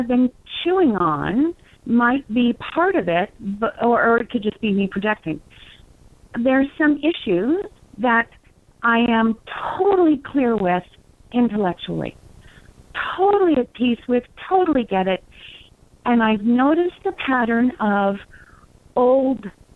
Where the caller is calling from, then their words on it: Colorado Springs, Colorado, United States; also born or lived in Texas; Hey, Danielle … You used to talk to me in Texas, and now I'm in Colorado Springs.